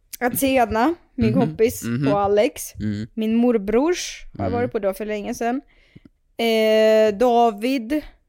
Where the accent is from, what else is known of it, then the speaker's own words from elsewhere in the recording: Russia; att jag är ryss och aldrig varit på ett gaybröllop